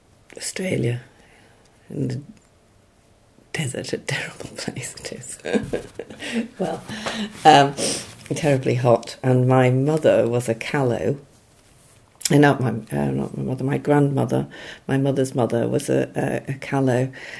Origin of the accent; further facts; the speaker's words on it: Douglas, Isle of Man; born there; I was born in Douglas on the 2nd of January 1953.